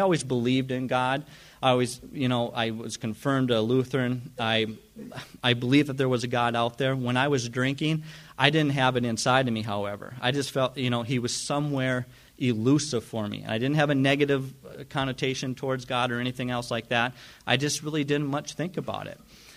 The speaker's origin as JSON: {"language": "English", "town": "Jamestown", "country": "United States", "tie": "born or raised there", "said": "But I instead was growing up in Jamestown. So I just wanted to get out."}